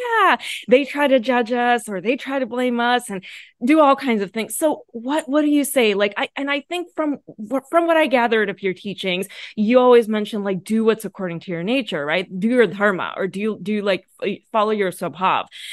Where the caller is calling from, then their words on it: United States; I'm speaking from America, so just want to say namaste.